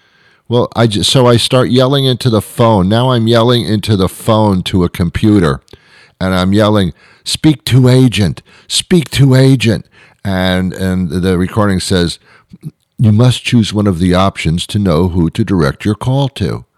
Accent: New York, United States; I was brought up in New York. I was brought up amongst all different people from all different countries, all different walks of life, all different cultures, all different cuisines.

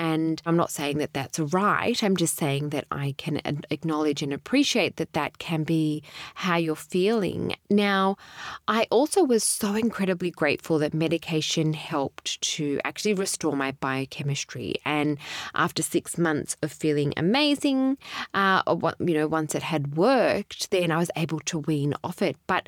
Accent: Australia; I was born and raised in Australia, but perhaps in my lineage, in my genes, in my blood, we are perhaps fearful of authority.

